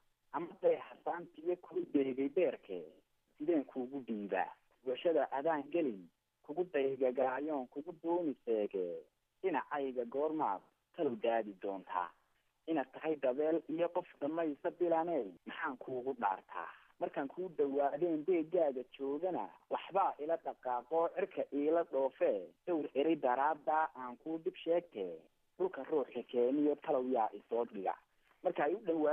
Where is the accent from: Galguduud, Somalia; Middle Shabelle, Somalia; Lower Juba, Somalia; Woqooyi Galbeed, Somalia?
Woqooyi Galbeed, Somalia; Hargeisa; born there; aan ku dhashay magaalada Hargeysa.